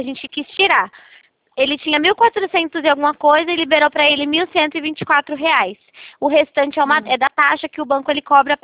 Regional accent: Itatiba, São Paulo, Brazil; Eu sou de Itatiba.

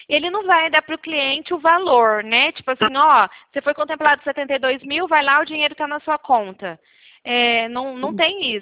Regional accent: Brazil; Me apertei um pouco mais, porque eu sou brasileira, né? Não desisto nunca.

